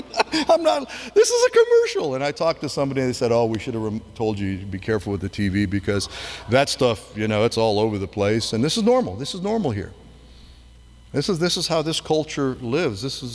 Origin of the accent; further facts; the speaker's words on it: Colorado, United States; now in California, United States; I'm a country boy. I came from Colorado. I was raised in Colorado and did a lot of ministry in New Mexico and somewhere in the Southwest.